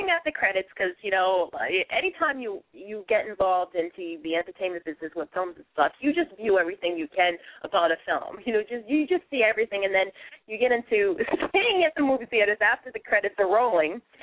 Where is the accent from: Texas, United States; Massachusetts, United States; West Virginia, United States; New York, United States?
Massachusetts, United States; Boston; now in Maine, United States; it's 1 p.m. Standard Eastern Time up here in Maine. I'm originally from Boston, a Boston girl through and through.